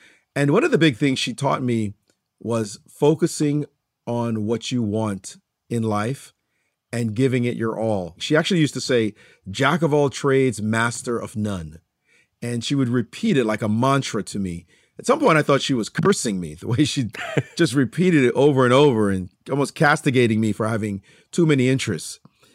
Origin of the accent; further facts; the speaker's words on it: Jamaica; So it was quite a challenge growing up in Jamaica because we lived in serious amount of poverty.